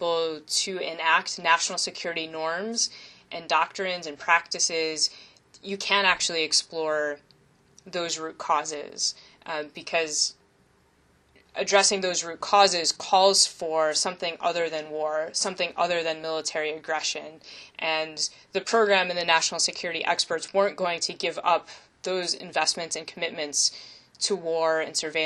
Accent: Pennsylvania, United States; You know, I'm from Pennsylvania, which is rich in gun culture, but I never grew up around guns.

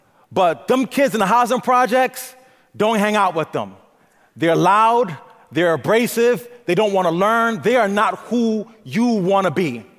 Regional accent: Brooklyn, New York, United States; also born or lived in Bronx, United States; So I grew up in Brooklyn and the Bronx, New York. You know, cars playing hip-hop driving by were my lullabies.

